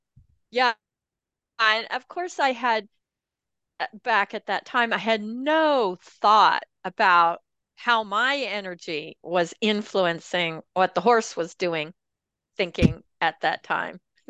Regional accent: Boston, Massachusetts, United States; No, I started as an English rider in Boston with a German riding instructor that brought me to tears every week. But when we moved out west, I started riding Western and riding cutting horses.

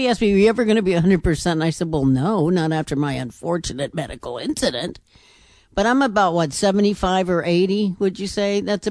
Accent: Boston, Massachusetts, United States; I said, well, I grew up in Boston, and they're all Democrats from that way.

